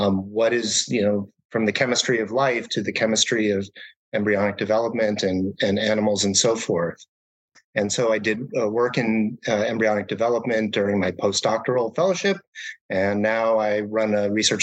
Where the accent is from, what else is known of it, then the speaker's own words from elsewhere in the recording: New York City, New York, United States; So I grew up in New York City, and it's not the first place you think of when you think of, you know, the animal world and nature.